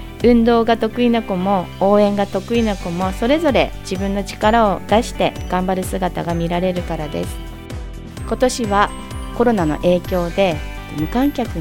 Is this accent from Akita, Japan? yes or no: yes; Yokote, Akita, Japan; 出身は横手市です。